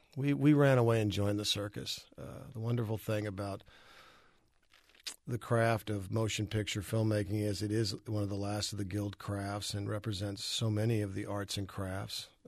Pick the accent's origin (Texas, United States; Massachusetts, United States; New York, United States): Texas, United States; Fort Worth; For me, I've kind of come back to kind of poke a stick at my past a little bit because I grew up in Fort Worth.